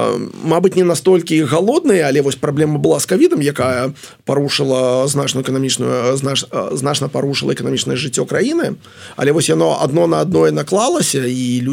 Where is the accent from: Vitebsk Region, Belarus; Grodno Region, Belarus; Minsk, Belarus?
Vitebsk Region, Belarus; Vitebsk; я сам з Віцебску